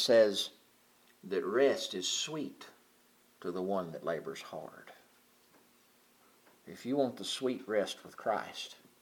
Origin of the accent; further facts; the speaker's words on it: Mississippi, United States; moved away; I was mad at the world when we moved away from Mississippi.